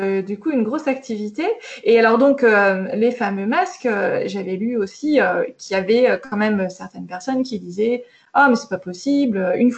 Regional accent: Grenoble, Auvergne-Rhône-Alpes, France; moi, je suis grenobloise, donc au départ, bah, je me dis, oh, bah, je sais, je suis de Grenoble

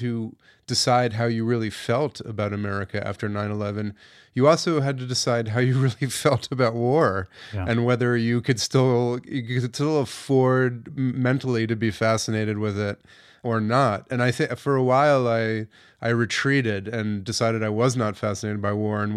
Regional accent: United States; I think as a child growing up in American culture, certainly when I grew up in the 1980s and 90s

